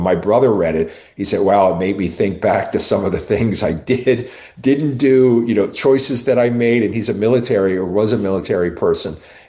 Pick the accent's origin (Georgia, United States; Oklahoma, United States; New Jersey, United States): New Jersey, United States; Atco; Little town called Atco.